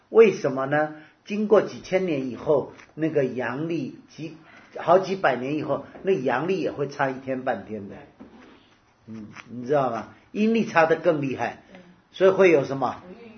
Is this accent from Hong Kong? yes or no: no; Taiwan; 我们台湾人说闰月